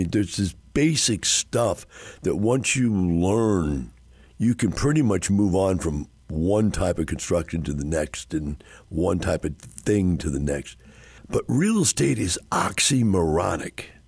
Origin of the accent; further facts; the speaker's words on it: Wisconsin, United States; Yeah, I grew up in Wisconsin, but they had it up there.